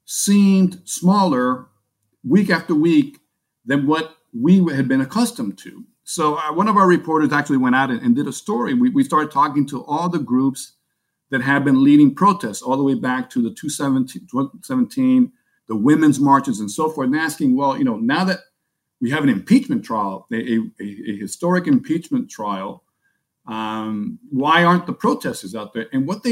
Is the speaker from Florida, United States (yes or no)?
yes; Miami, Florida, United States; I grew up in Miami, and I remember very much 40 years ago the Liberty City riots